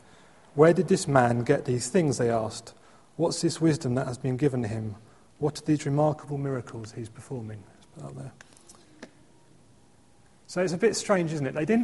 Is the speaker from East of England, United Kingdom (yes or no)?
yes; Luton, East of England, United Kingdom; I grew up in Luton, and so I kind of feel the sort of, you know, when people ask you where you came from, you said Luton